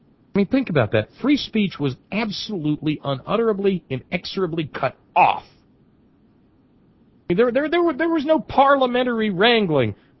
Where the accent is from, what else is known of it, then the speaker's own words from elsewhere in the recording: United States; when I see the behavior I saw here today as an American